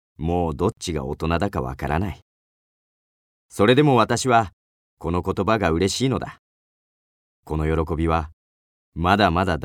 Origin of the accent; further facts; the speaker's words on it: Kaho District, Fukuoka, Japan; 福岡県加保郡出身です。